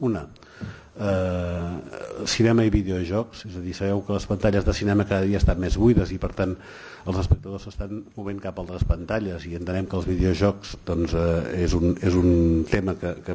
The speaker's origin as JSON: {"language": "Catalan", "region": "Catalonia", "country": "Spain", "said": "i nosaltres de Catalunya, i som de Catalunya"}